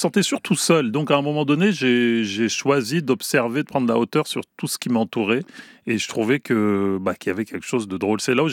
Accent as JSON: {"language": "French", "town": "Paris", "region": "Île-de-France", "country": "France", "tie": "born there", "said": "moi je suis né à Paris dans le 12e"}